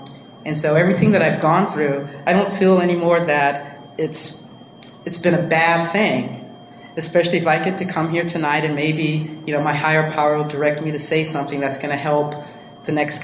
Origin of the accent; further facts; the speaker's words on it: Los Angeles, California, United States; growing up in South Central LA, in case you guys don't know, it's a predominantly black neighborhood.